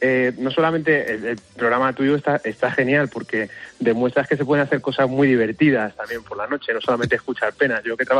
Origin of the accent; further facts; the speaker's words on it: Móstoles, Community of Madrid, Spain; Pues mira, soy de Móstoles.